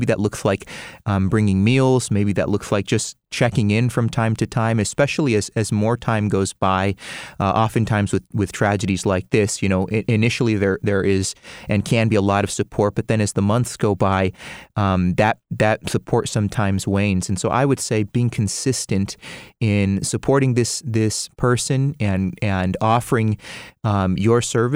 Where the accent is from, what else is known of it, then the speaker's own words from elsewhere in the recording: San Diego, California, United States; So anyways, yeah, growing up in San Diego and being Hispanic, you know, you can't, Don't mess with my Mexican food.